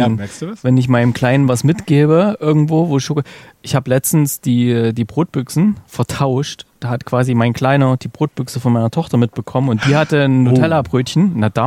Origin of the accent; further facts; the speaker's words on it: Thuringia, Germany; ich bin Thüringer